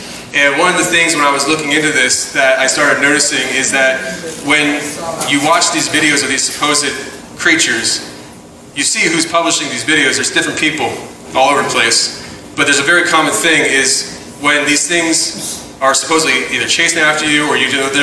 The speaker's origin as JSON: {"language": "English", "town": "Philadelphia", "region": "Pennsylvania", "country": "United States", "said": "dude, I'm from Philly."}